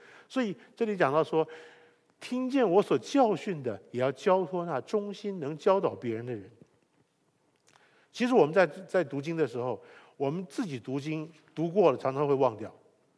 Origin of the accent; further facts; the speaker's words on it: Taiwan; 那我们从台湾出来的，我们每个人都需要当兵啊